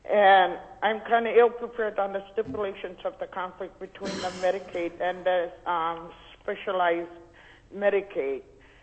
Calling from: Barrow, Alaska, United States; I'm calling from Barrow.

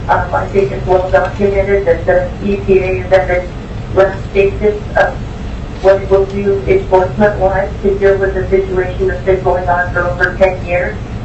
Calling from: Fairbanks, Alaska, United States; I'm calling from Fairbanks.

